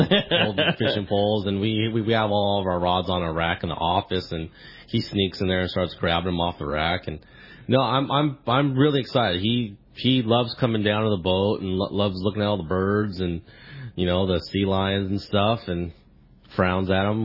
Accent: San Diego, California, United States; And I grew up in San Diego, started kind of getting on boats when I was probably 11 or 12 years old on the half day boats at Seaforth

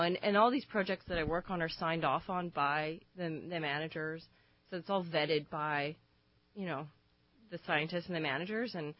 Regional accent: Canada; No, I'm Canadian.

